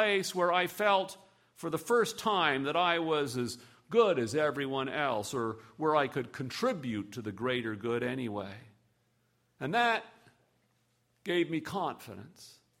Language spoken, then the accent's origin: English; Montreal, Quebec, Canada; The summer the World's Fair, Expo 67, was mounted in my hometown, Montreal.